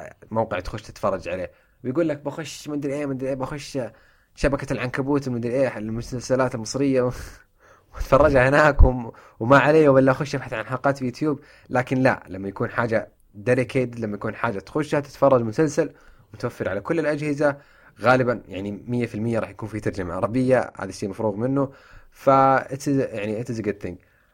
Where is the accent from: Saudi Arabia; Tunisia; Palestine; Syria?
Saudi Arabia; يعني الحاجة اللي ما هي عندنا في السعودية للأسف